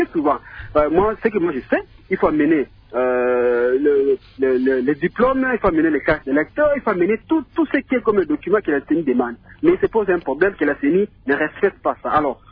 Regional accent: DR Congo; c'est chez nous au Congo

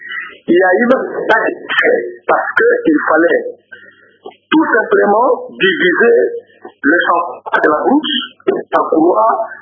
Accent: Sankuru, DR Congo; Je suis de Sankourou

